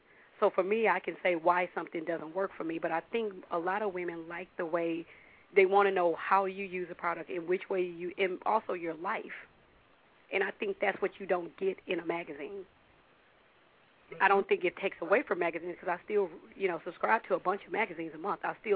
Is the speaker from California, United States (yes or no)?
no; Texas, United States; also born or lived in Louisiana; now in Washington, United States; So I'm originally from Texas and Louisiana, so I live in D.C. now